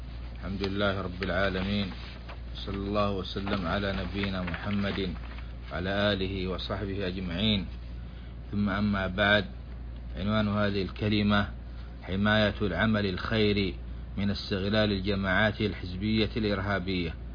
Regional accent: Saudi Arabia; بلادنا السعودية

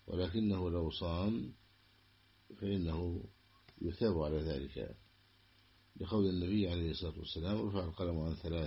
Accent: Egypt; في بلدنا مصر

